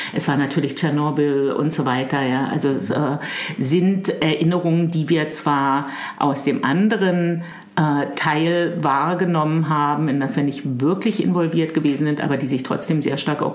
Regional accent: Germany; ich komme aus der DDR

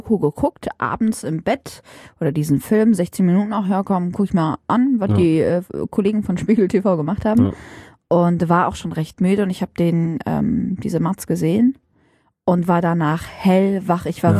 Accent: Syria; now in Germany; Also ich komme aus Syrien

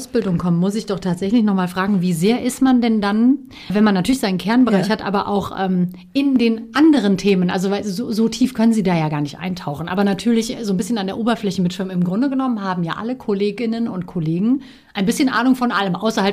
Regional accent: Offenbach, Hesse, Germany; in meiner Heimatstadt wahrscheinlich sehr fleißig, weil ich weiß, dass bei uns in Offenbach, da komme ich

